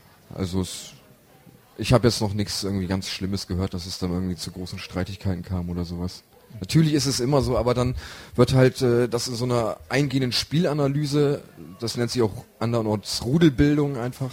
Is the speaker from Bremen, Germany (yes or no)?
yes; Bremen, Germany; now in Ulm, Germany; ich komme aus Bremen. Ich bin vor 5 Jahren erst nach Ulm gekommen